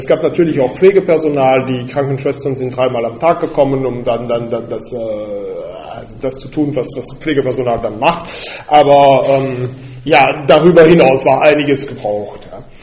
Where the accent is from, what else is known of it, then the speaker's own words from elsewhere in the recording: Spa, Wallonia, Belgium; also ich komme aus Belgien, für die, die das nicht wissen, aus der Stadt Spa, das ist so ungefähr 150 Kilometer weit weg von hier.